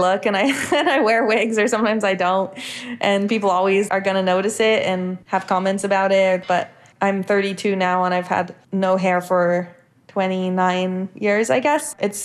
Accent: Palo Alto, California, United States; Yeah, so I grew up in Palo Alto, California. My mom is from there. She grew up there as well.

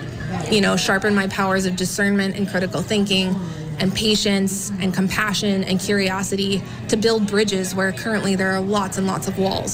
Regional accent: Minnesota, United States; the values that I hold near and dear and really cherish as a Minnesotan

